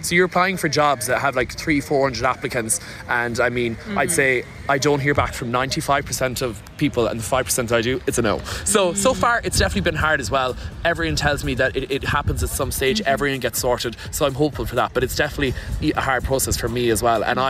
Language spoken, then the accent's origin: English; Abbeyfield, Munster, Ireland; moved away as an adult; now in Australia; I'm from Abbeyfield in Limerick, and I've been out here since the end of September.